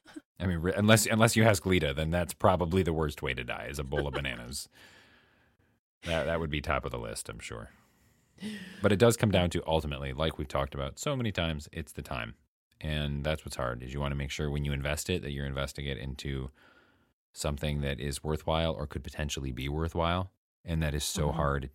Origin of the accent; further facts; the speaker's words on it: North Woods, United States; I grew up in the North Woods